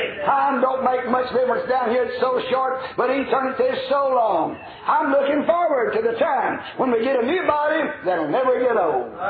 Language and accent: English; Tennessee, United States; I'm from Fentress County.